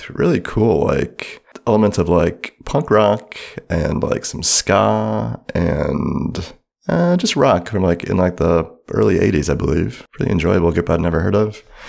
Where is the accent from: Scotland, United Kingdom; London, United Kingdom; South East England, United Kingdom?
Scotland, United Kingdom; I'm Scottish, so I don't really have any Irish accents in my bag